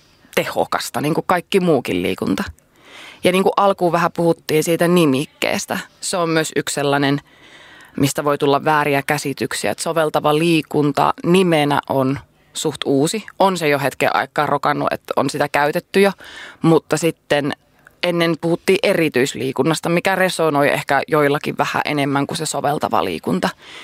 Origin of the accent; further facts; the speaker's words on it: North Karelia, Finland; accent: North Karelian; niin kuin minun puheesta kuuluu murre, niin minunkin pitää aina miettiä, milloin minä sitä voin puhua, että milloin pitää ohjeita ikään kuin selkeyttää tilanteissa, missä vaikka suomen kieli ei ole vielä ihan niin kovalla tasolla, että ymmärtäisi niin mahtavaa hyvin Pohjois-Karjalan murretta